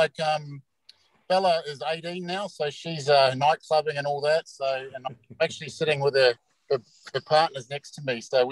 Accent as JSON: {"language": "English", "country": "New Zealand", "said": "As a Kiwi, you know, everyone loves to go and watch rugby."}